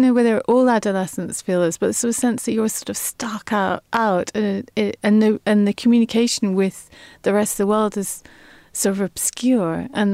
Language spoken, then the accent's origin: English; Edinburgh, Scotland, United Kingdom; born there; now in Cambridge, United Kingdom; No, I was born in Edinburgh. My parents moved around a lot, so I haven't really had a home until I moved here.